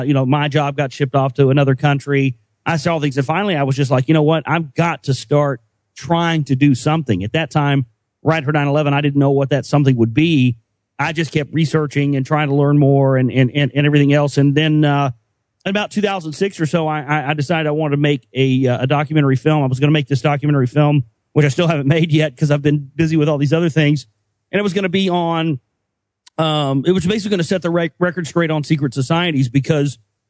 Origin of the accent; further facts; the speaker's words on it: Dallas, Texas, United States; because he said that they had affiliations in Dallas where I live. That's my hometown.